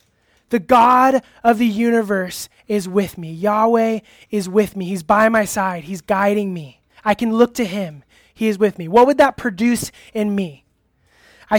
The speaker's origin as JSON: {"language": "English", "region": "California", "country": "United States", "tie": "born or raised there", "said": "Growing up in Orange County, I know for me personally, was actually really challenging."}